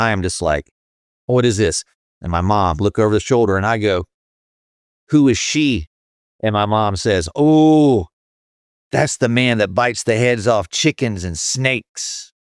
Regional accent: North Carolina, United States; And growing up in the Bible Belt of North Carolina, it felt really real.

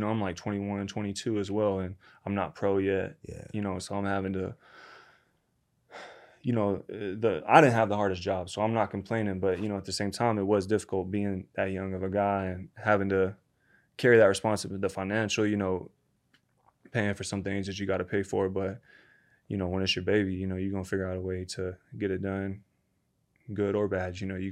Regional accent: Nashville, Tennessee, United States; my mandatory against Vincent back in my hometown in Nashville at the Bridgestone Arena.

